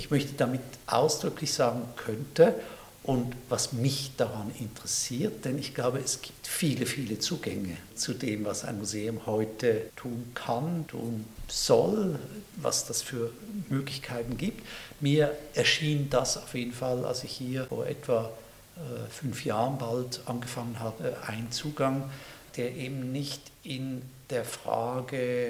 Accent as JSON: {"language": "German", "region": "Zurich", "country": "Switzerland", "tie": "born or raised there", "also_born_or_lived": "United Kingdom / Israel", "moved": "as an adult", "lives_now": "Berlin, Germany", "said": "Ich bin in Zürich geboren, aufgewachsen, das Gymnasium, und später habe ich erst mal 88 hier in Berlin, wo wir eben jetzt dieses Gespräch haben, gewohnt, war dann auch in Großbritannien"}